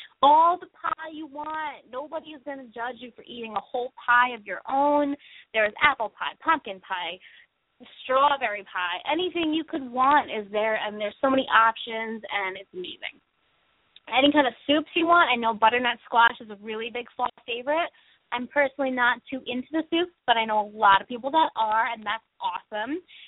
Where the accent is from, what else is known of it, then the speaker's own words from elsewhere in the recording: New England, United States; but I'm from the New England states, and up here, fall is pretty beautiful with the mountains in the background